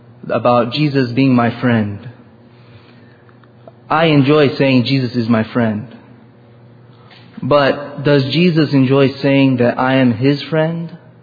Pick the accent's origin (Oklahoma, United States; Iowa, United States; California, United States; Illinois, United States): California, United States; Sacramento; I'm from Sacramento, California.